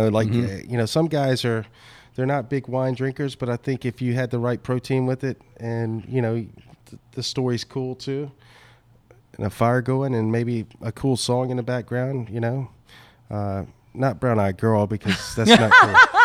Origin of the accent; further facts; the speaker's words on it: Mississippi, United States; And, you know, I grew up in Mississippi, about 2 hours north of New Orleans, but my parents always made me understand what it was like to sit in a nice restaurant.